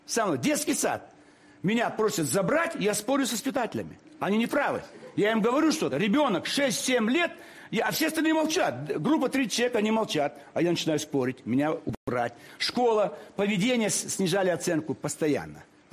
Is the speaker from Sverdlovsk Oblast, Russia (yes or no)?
no; Moscow, Russia; А я, молодой лейтенант из Москвы